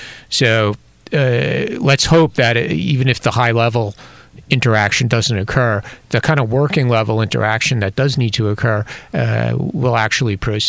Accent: United States; So as an American, I have to say, if it's good enough for America, I guess it's good enough for Taiwan.

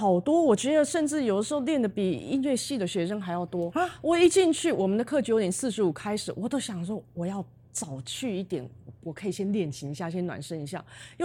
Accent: United States; 我是在美国长大的，我不知道什么叫国旗歌。

